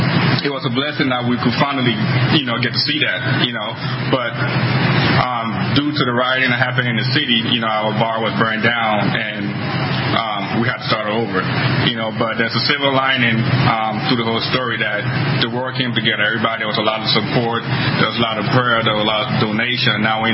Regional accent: Liberia; now in Minnesota, United States; We have four kids out here in Minnesota. I immigrated from West Africa, Liberia. Been here for over 25 years.

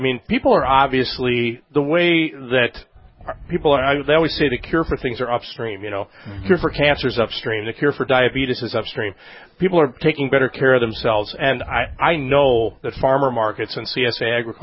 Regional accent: Minnesota, United States; I first saw that when I moved back to, I've been born and raised in Minnesota.

